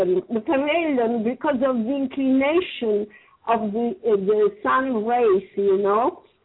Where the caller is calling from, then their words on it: Milan, Lombardy, Italy; English is a second language; I am calling from Milan, Italy.